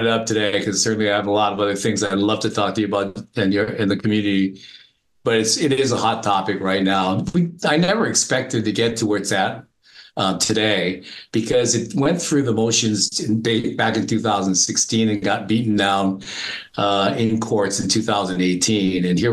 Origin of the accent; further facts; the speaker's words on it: United States; I'm American, true blue, running through my red, white, and blue veins and my red, white, and blue eyes, even though I don't look it.